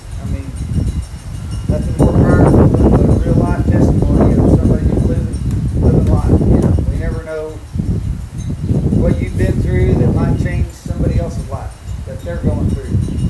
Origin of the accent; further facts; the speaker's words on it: Arizona, United States; You know, I grew up in Arizona, so I'm kind of familiar with the Mormon church.